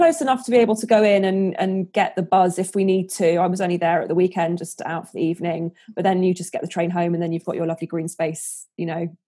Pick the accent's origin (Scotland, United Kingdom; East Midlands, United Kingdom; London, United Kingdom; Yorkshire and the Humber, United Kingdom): London, United Kingdom; now in St Albans, United Kingdom; I grew up in London, born and bred Londoner. And then a few years ago, we decided to head out of the big smoke and get a bit more country air and a bit more space for our little kids.